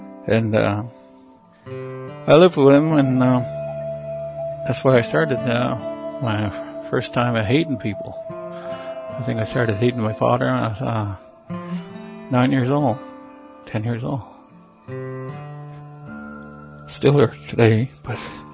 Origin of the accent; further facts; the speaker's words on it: Miramichi, New Brunswick, Canada; I'm from the Hill Ground First Nation up in a small community of Miramichi, New Brunswick. I was born and raised here in Hill Ground. My mother had me in Chatham, New Brunswick.